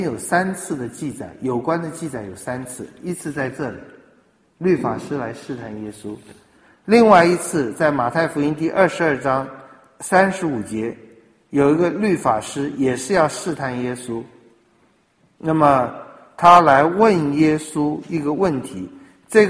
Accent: China; 我们中国人不看重law

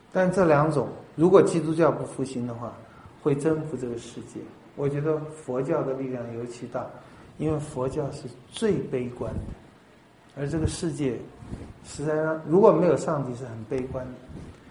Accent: China; 有的时候我们也会用我们中国人，包括孟子讲的话哈

